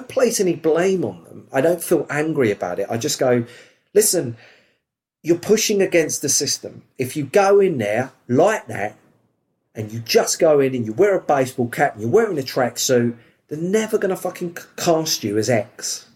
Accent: London, United Kingdom; accent: London; I'm not ashamed of my London accent. I'm not aware of how broad or not it is.

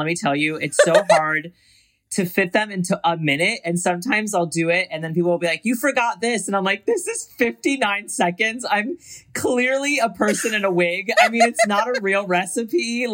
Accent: Brooklyn, New York, United States; It was a good mix. It was good. We had like a bunch of Greek kids, and then we had a bunch of Arabic kids

